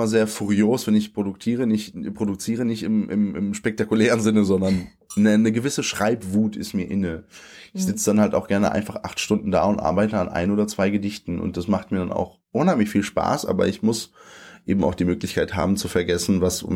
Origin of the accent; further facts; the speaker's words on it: Germany; born there; Ich bin in Deutschland geboren, von polnischen Eltern mit polnischen Papieren. Ich habe seit ich 27 bin deutsche Papiere, also seit einem Jahr jetzt, eineinhalb fast. Bin zweisprachig aufgewachsen.